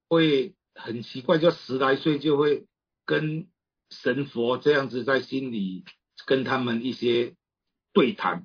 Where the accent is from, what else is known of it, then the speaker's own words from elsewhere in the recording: Taiwan; 其实我们台湾人是真的非常的慈悲